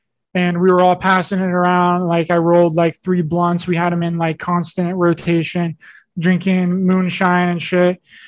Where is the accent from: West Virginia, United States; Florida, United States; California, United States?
West Virginia, United States; me and a bunch of my friends decided to go out to this part of my hometown that's called the TNT area. Some might be familiar. That's where the Mothman was spotted back in the 50s and 60s.